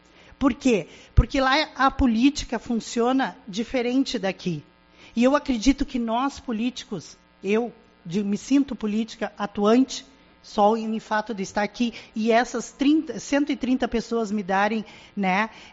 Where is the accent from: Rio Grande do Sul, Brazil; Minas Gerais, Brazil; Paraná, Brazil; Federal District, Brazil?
Rio Grande do Sul, Brazil; Bagé; E eu sou de Bagé, a Ceguai eu entro, Quaraí eu entro e saio de fronteira, tá?